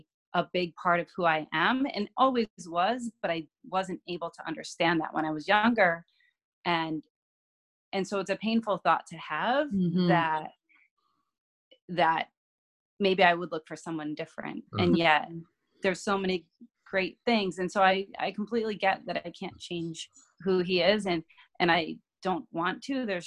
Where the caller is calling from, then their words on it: New York, United States; From New York.